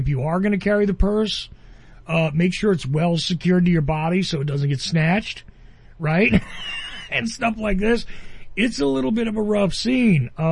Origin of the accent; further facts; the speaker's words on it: New Jersey, United States; I'm laughing because you're giving me nostalgia for my home state, Mike. I love this.